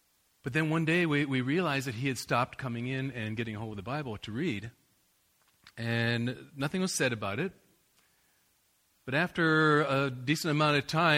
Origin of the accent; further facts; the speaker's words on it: United States; I'm an American, based off of basically biblical principles in the beginning.